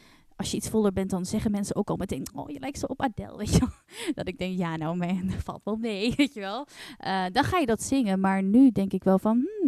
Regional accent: Vorden, Gelderland, Netherlands; born there; In Vorden, in de Achterhoek. Vorden.

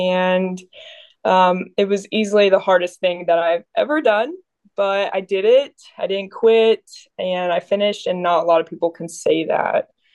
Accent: Keller, Texas, United States; I grew up in Keller, Texas. I am a middle child.

